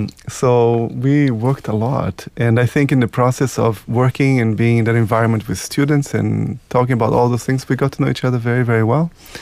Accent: Brazil; I'm from Brazil

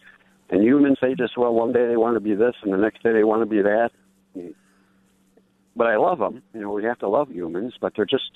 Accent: Berwyn, Illinois, United States; So growing up in Berwyn, Illinois, and growing up Czech, you had to find what you love to do had to be your profession because you're going to do it every day.

